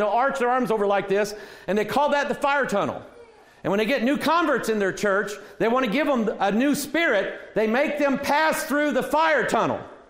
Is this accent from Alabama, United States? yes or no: no; Missouri, United States; I'm from Missouri.